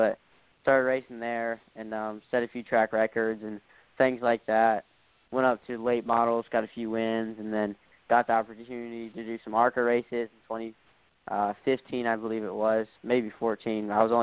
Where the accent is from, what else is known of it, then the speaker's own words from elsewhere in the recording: Indiana, United States; I grew up racing dirt in Indiana at the short tracks and mini sprints and stuff like that.